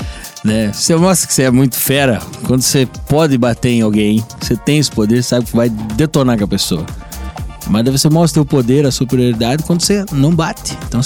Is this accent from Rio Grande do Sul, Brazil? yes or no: no; Paraná, Brazil; Eu sou do Paraná, mas eu acho que o meu pai deve ser gaúcho.